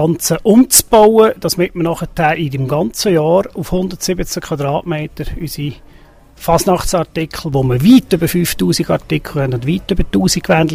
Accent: Eschenbach, Lucerne, Switzerland; Ursprünglich bin ich Eschenbacher. Also ich bin in Eschenbach in die Schule, ich bin in Eschenbach aufgewachsen und ich habe meine Kollegen viel von Eschenbach. Heute wohne ich mit der Familie in Hochdorf.

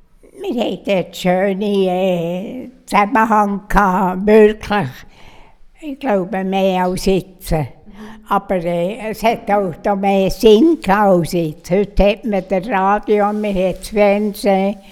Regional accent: Bern, Switzerland; born or raised there

